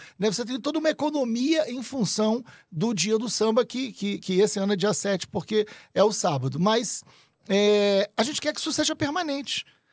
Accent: Rio de Janeiro, Brazil; Aí eu sou carioca, apaixonado por literatura.

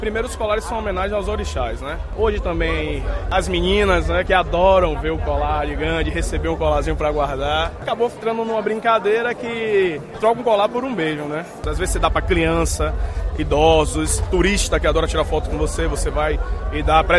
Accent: Bahia, Brazil; Eu que sou baiano

